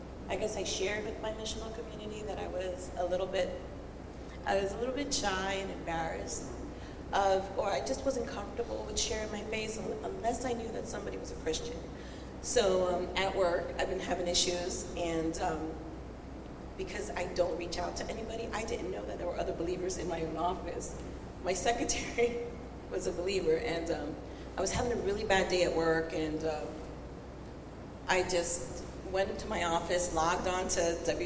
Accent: Brooklyn, New York, United States; born there; now in Pennsylvania, United States; Well, I was born in Brooklyn, New York. I'm the oldest of three. I have two brothers. My parents are originally from Puerto Rico. And I moved here to Pennsylvania in September of 1997.

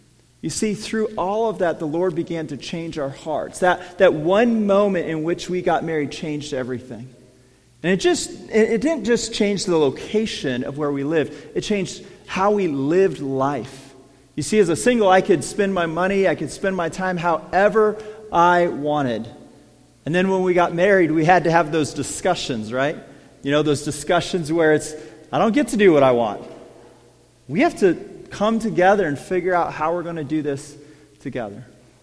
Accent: California, United States; moved away as an adult; So I grew up in Central California, went to college in Los Angeles, studied business marketing, and then eventually moved to Germany to be a missionary.

